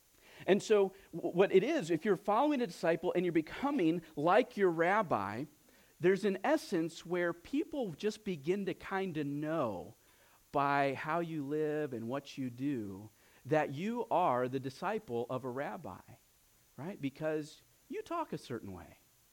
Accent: Ohio, United States; We're all from Ohio.

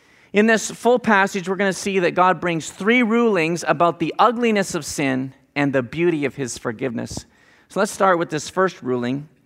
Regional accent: Ontario, Canada; also born or lived in Illinois / Indianapolis / Chicago / Michigan; now in United States; all of my life I've lived in the Midwest. I grew up in Ontario, Canada, and then lived in southern Illinois, and then Indianapolis, and then Chicago, and then southwest Michigan. And now, as I said, we've been here in Ohio.

